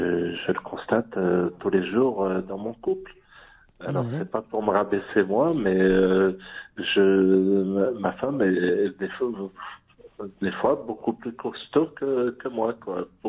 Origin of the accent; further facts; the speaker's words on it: France; Je suis d'origine maghrébine, principalement algérienne, mais je suis né en France, grandi en France, et donc j'ai ces deux cultures.